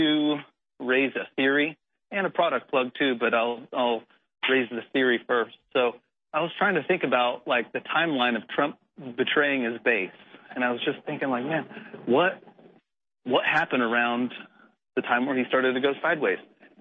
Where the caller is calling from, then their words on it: Oklahoma, United States; from Oklahoma, but I thought you were talking about someone else.